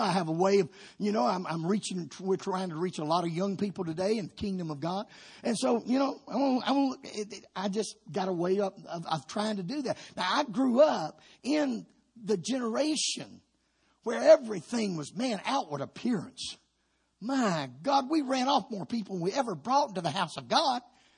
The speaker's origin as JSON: {"language": "English", "region": "Georgia", "country": "United States", "tie": "born or raised there", "said": "See, I'm a third generation Pentecostal. I grew up in Georgia"}